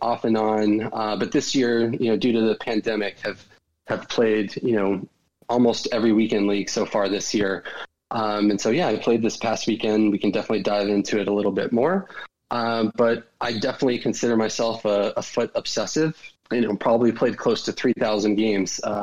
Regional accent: United States; That's right. I am an American.

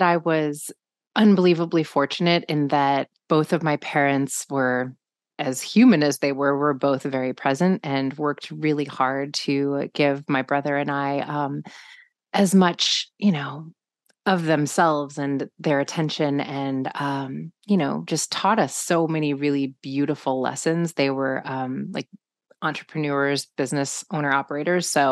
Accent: Omaha, Nebraska, United States; I grew up in Omaha, Nebraska, which is, you know, in the United States, it's like very middle America, very Midwestern, and it's a lot more diverse now.

